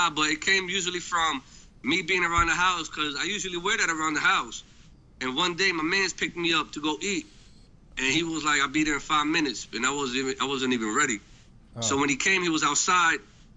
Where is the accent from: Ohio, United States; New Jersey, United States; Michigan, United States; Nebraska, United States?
New Jersey, United States; Elizabeth; Yes, sir. Born in Elizabeth. That's raised in Elizabeth. All I know is Jersey.